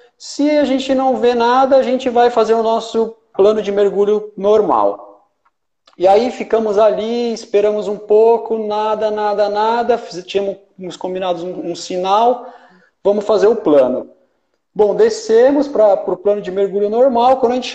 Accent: São Paulo, Brazil; eu sou aqui de São Paulo, sou mergulhador há 22 anos

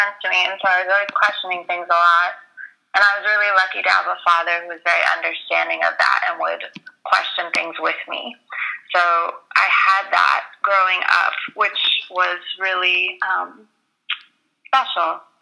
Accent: United States; born there; I was born in the States to Persian parents who grew up in Iran

